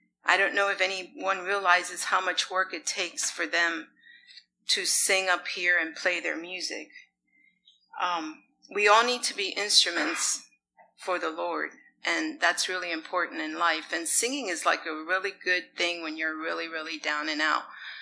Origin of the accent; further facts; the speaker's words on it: New York City, New York, United States; I was raised in New York City in my childhood, and later on I find out that most of my family are musicians.